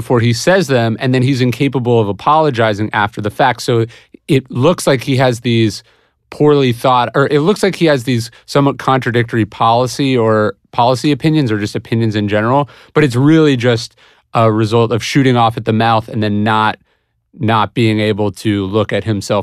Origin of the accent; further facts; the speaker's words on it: California, United States; So I grew up in Placer County, which is one of the most conservative districts in California.